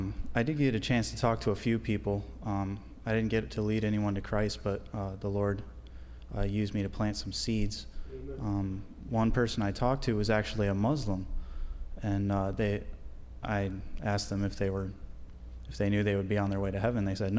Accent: Michigan, United States; it was really nice to see like the same kind of trees I have back home, even though I grew up in Michigan.

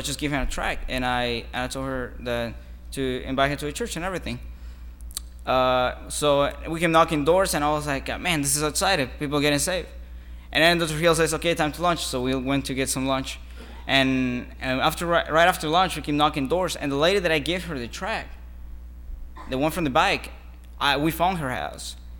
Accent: Guatemala; now in United States; I'm from Guatemala. I came to Miami and Grace Baptist Church, Pastor Mulligan.

